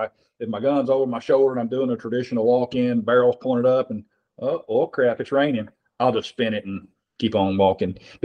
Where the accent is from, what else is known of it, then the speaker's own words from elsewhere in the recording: Nashville, Tennessee, United States; So, I'm originally from Nashville. Okay. Very humid there in the South. I have a gun range there still today, at my farm down there.